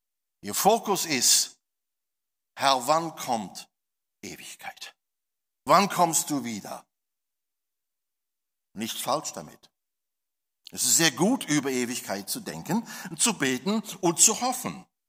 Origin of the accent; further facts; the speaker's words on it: Australia; German is a second language; Wisst ihr, wo Paradies ist? Bei uns in Australien. Okay, das war der erste, letzte deutsche, australische Witz, den ihr heute hört.